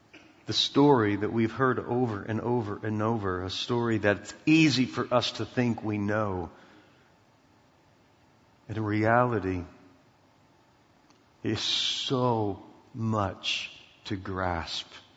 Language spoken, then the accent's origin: English; Canton, Ohio, United States; I'm from Canton, Ohio.